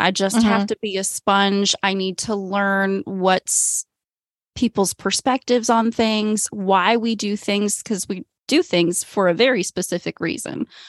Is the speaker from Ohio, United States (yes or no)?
yes; Springfield, Ohio, United States; I grew up in Springfield, Ohio, Clark County, Ohio, which is where 4-H originated.